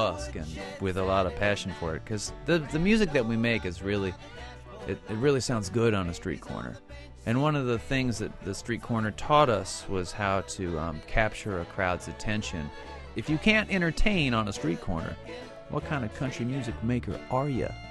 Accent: Virginia, United States; Critter and I grew up in Virginia. We've been making music together for 20 years now

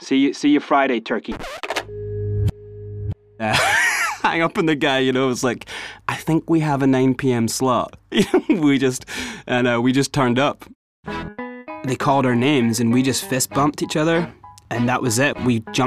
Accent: Scotland, United Kingdom; come clean about being Scottish the whole time

